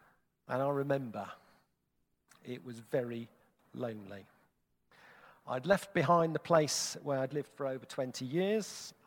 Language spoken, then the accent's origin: English; Cirencester, South West England, United Kingdom; my hometown of Cirencester, which is in Gloucestershire.